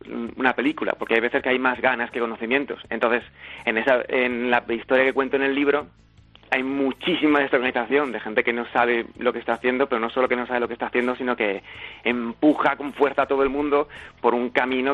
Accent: Jerez, Andalusia, Spain; moved away as an adult; also born or lived in Madrid / London; Bueno, yo soy de Jerez, me fui a Madrid para estudiar la universidad ya en su día, estuve allí 10 años y hace como 3 años y medio me fui a vivir a Londres

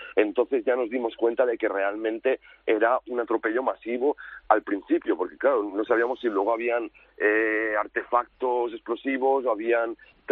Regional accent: Barcelona, Catalonia, Spain; yo es un lugar por el que llevo pasando 34 años, o sea, es mi ciudad natal, es uno de los lugares por los que más paso, porque vivo muy cerca de las Ramblas

